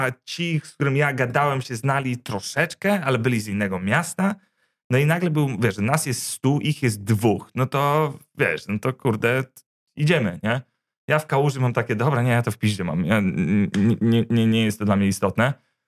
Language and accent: Polish; Zalesie Górne, Masovian Voivodeship, Poland; skąd jestem, z Zalesia Górnego